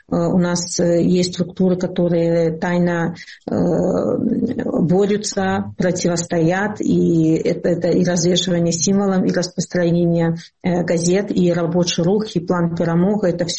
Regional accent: Belarus; Я просто знаю, как белорусы поддерживают друг друга, и что нас на самом деле большинство

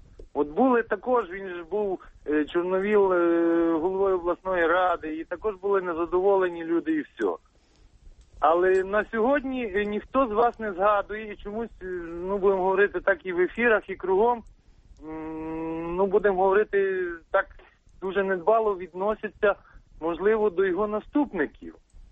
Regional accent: Lviv, Lviv Oblast, Ukraine; Я зі Львова

